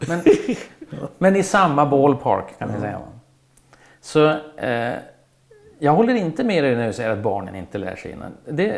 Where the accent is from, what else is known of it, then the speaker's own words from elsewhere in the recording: Örnsköldsvik, Västernorrland County, Sweden; Jag kommer från Övik.